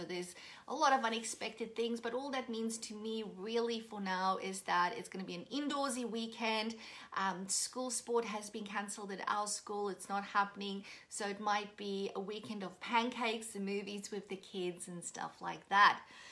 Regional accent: Port Elizabeth, Eastern Cape, South Africa; now in Brisbane, Australia; It is reminding me just a tad bit of my hometown of Port Elizabeth, where I come from

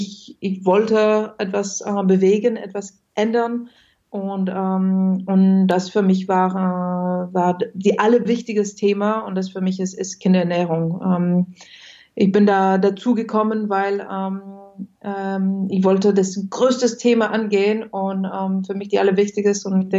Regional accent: France; German is a second language; moved away as an adult; now in Germany; ich bin ursprünglich Französin, wie es sich wahrscheinlich hört. Also ich bin nicht ursprünglich Deutsch, aber nach Deutschland gekommen vor 10 Jahren, um diese Firma zu gründen.

